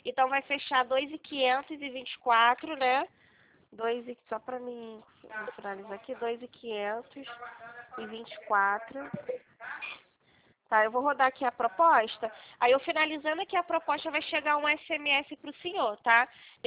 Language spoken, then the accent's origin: Portuguese; Rio de Janeiro, Brazil; isso, eu sou do Rio